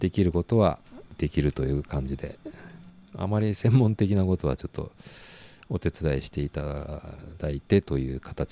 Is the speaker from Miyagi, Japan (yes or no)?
yes; Sendai, Miyagi, Japan; moved away; 出身は宮城県の仙台市なんですよ。